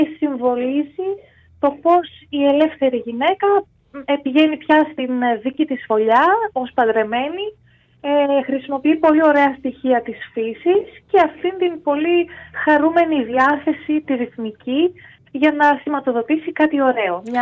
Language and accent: Greek; Naousa, Central Macedonia, Greece; Εγώ είμαι από Νάουσα